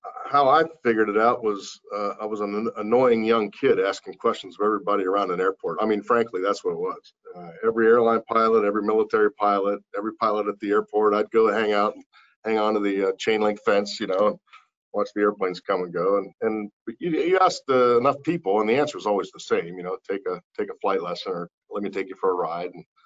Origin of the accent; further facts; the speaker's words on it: York, Pennsylvania, United States; I accompanied my mother to a foot doctor's appointment and in York, Pennsylvania, my hometown.